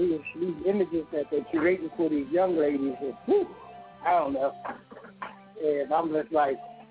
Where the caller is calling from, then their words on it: Tacoma, Washington, United States; Hey, I'm calling from Tacoma, Washington.